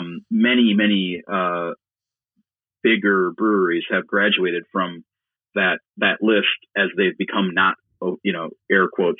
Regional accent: Wisconsin, United States; because I'm from Wisconsin. I love Wisconsin. I love Wisconsin beer.

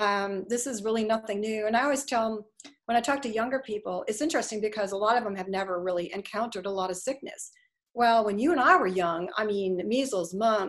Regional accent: Minnesota, United States; I'm originally from Minnesota.

